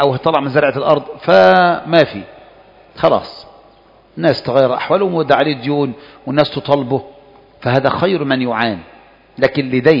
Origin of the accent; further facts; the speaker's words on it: Egypt; وهذا أنا سمعته من جنسيات متعددة، يعني مش عندنا في مصر، ده مشهور.